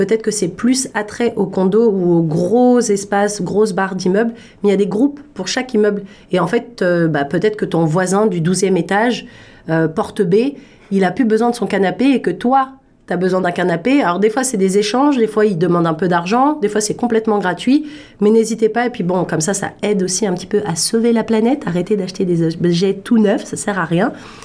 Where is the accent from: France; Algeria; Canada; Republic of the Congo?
France; je viens de France, tout comme Marine.